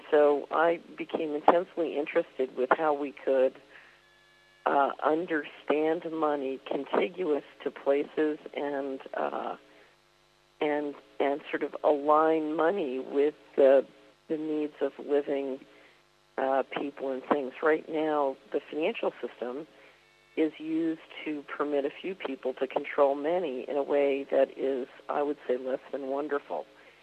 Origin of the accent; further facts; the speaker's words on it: Philadelphia, Pennsylvania, United States; when I was a little girl growing up in Philadelphia in the USA